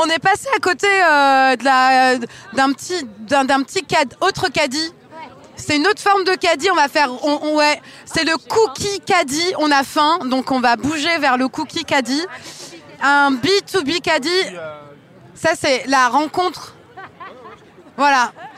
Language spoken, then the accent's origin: French; Rennes, Brittany, France; parce que moi aussi je suis rennaise